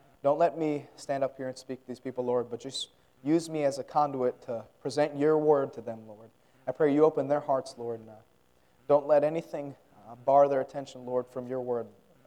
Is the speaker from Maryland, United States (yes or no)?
yes; Maryland, United States; Like I said, I'm from Maryland. Maryland is very northern.